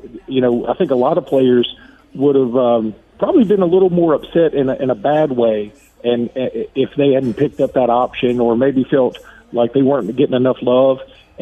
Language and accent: English; Alabama, United States; He's from Montgomery, which isn't far from my hometown.